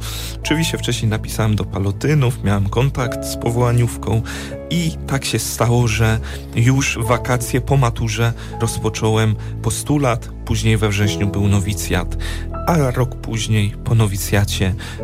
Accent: Ruciany-Nida, Warmian-Masurian Voivodeship, Poland; ja pochodzę z Mazur, Ruciany Nida, parafia Matki Bożej Miłosierdzia.

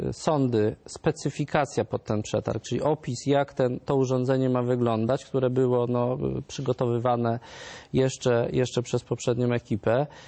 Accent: Lesser Poland, Poland; now in Warsaw, Poland; ja pochodzę akurat spod Krakowa, ale w tej chwili mieszkam oczywiście też w Warszawie

